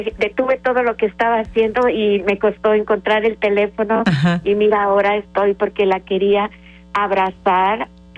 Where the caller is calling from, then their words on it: Cuernavaca, Morelos, Mexico; De aquí, de Cuernavaca.